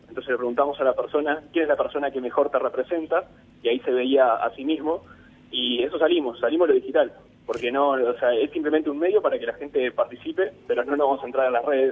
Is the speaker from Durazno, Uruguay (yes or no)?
yes; Durazno, Uruguay; en mi caso más soy del interior, soy de Durazno